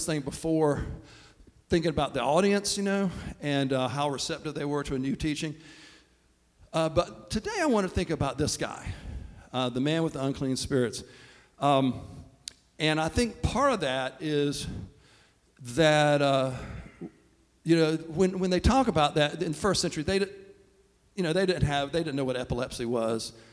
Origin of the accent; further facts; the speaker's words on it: Laurel Hill, North Carolina, United States; I always remember what it was like for me growing up in Laurel Hill at Church in the Pines.